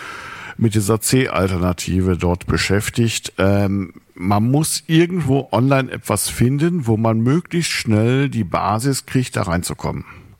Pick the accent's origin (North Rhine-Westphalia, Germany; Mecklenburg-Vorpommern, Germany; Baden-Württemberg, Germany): North Rhine-Westphalia, Germany; Sankt Augustin; ich bin seit etwa 5 Jahren hier, ich komme aus St. Augustin, also ich wohne hier in der Nähe